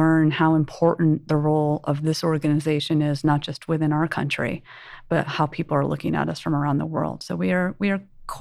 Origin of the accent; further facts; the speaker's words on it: Cedar Rapids, Iowa, United States; moved away as an adult; now in Washington, United States; I actually grew up in Iowa. So I'm from Cedar Rapids, Iowa.